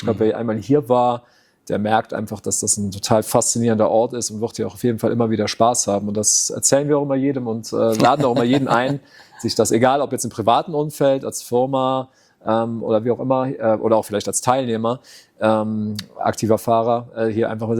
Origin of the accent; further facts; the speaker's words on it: Rhineland-Palatinate, Germany; Ich bin in der Region aufgewachsen und ich lebe auch nach wie vor 25 Kilometer von hier unlängst bei Mayen, im kleinen Dorf St. Johann, 1000 Einwohner Seelendorf.